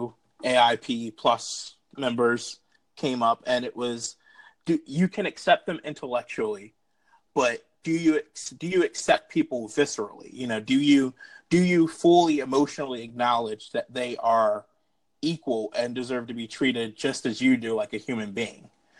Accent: Pennsylvania, United States; oh, I'm from Pennsylvania. And people are like, oh, my cousin's from Pennsylvania. Do you know him?

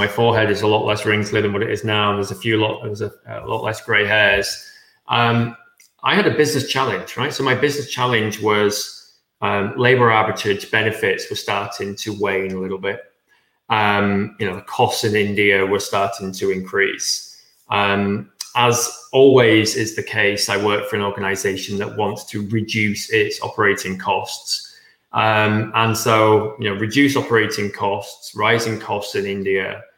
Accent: England, United Kingdom; accent: northern English; north of England, and I'm sure my English colleagues watching now would laugh at the thought that my accent makes everything sound more intelligent

